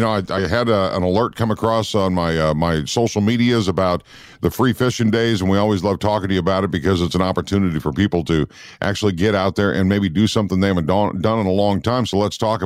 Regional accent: Minnesota, United States; I grew up in Minnesota. I got the log rolling down and the Axeman show.

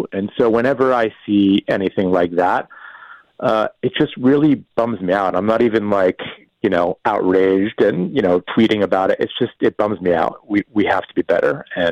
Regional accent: United States; I'm an American, right?

